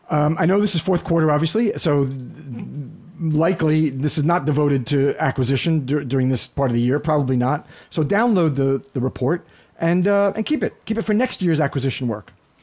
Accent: New Jersey, United States; I guess as I was growing up in North Jersey

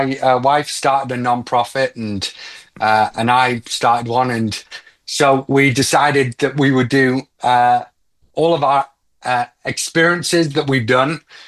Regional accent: Yarm, North East England, United Kingdom; also born or lived in Manchester; now in Nashville, United States; I'm from a little town called Yarm. I moved to Manchester, which was where my headquarters was.

